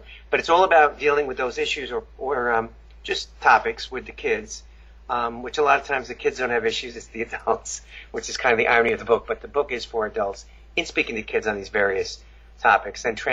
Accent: New York, United States; I grew up in New York, though, so my mom was from New York, my dad was from Turkey

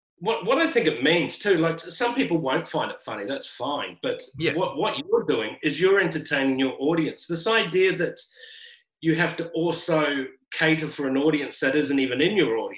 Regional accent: Brisbane, Queensland, Australia; also born or lived in Sydney; now in Melbourne, Australia; I came from Sydney. I started in Brisbane, lived in Sydney, moved down to Melbourne.

